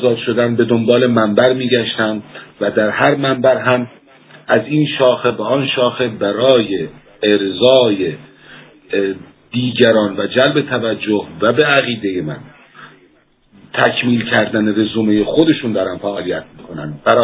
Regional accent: Iran; به عنوان یک عرب ایرانی

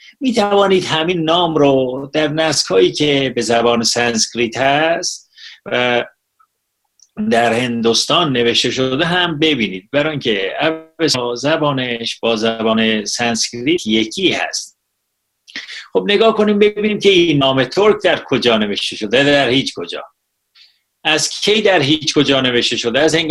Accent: Ardabil, Ardabil Province, Iran; شگفت‌آورانه واژه سوم در اردبیل که من اردبیلی هستم می شود فرزند

